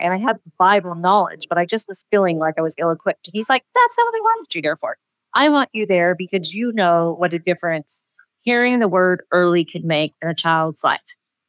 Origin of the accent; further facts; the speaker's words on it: New Mexico, United States; And I'm telling her I'm from New Mexico.